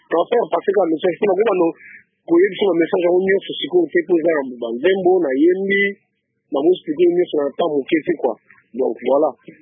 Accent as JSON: {"language": "French", "region": "Kinshasa", "country": "DR Congo", "said": "C'est pas comme on est congolais, il faut qu'on frappe juste chez nous, à Kinshasa."}